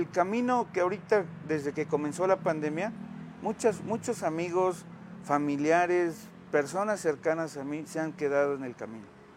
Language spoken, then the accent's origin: Spanish; Acatzingo, Puebla, Mexico; Amo mi tierra de Acaxingo y no es rollo